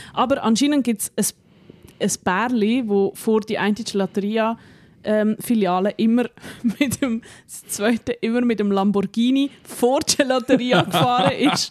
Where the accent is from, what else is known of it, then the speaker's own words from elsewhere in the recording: Bern, Switzerland; wir sind ja aus Bern